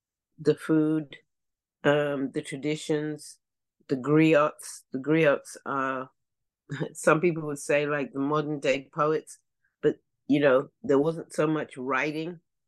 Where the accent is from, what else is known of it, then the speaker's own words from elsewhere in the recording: Takoradi, Western Region, Ghana; born there; I was born in Takoradi, which is on by the sea